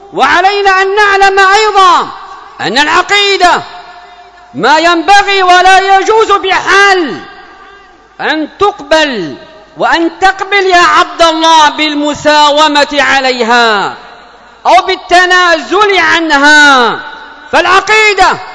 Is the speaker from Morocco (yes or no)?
no; Yemen; اللهم ادفع عن بلادنا اليمن وسائر بلاد